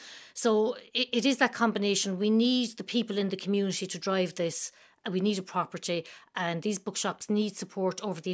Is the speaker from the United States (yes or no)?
no; Listowel, Munster, Ireland; I grew up in Listowel in County Kerry.